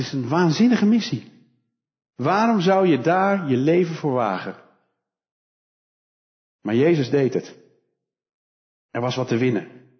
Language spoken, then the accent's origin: Dutch; Holland, Netherlands; now in Betuwe, Netherlands; Het is meer dan een verhuizing van mij als Hollander naar de Betuwe. Je blijft toch altijd een beetje Hollander.